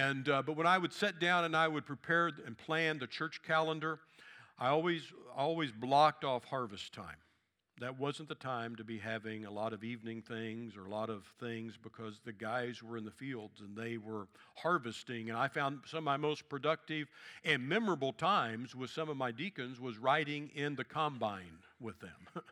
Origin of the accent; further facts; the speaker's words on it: Kansas City, United States; which I grew up in the Kansas City suburbs, so I wasn't really used to a whole lot to farming.